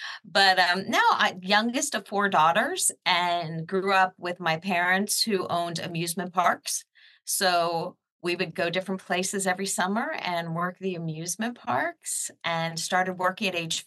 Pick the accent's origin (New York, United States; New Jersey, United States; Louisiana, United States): New Jersey, United States; Well, I come from the Jersey Shore in New Jersey.